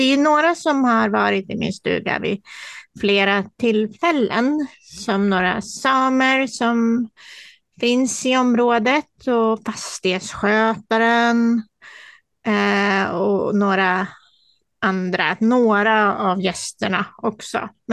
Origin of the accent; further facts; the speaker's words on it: Stockholm, Stockholm County, Sweden; Men samtidigt så är inte jag från Norrland, jag doppar in där som en stockholmare